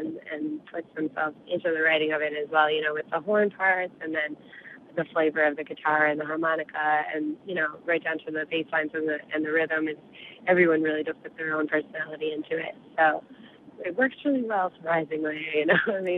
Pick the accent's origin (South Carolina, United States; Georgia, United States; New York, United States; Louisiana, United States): New York, United States; So growing up in the Catskills was just a good setting for sort of a rich background